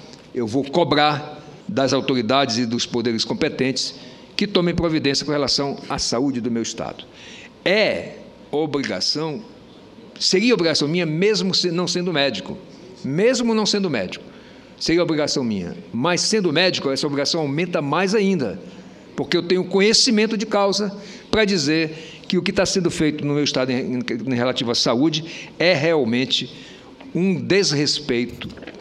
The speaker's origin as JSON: {"language": "Portuguese", "region": "Roraima", "country": "Brazil", "said": "Folha de Boa Vista, que é o jornal lá do meu estado"}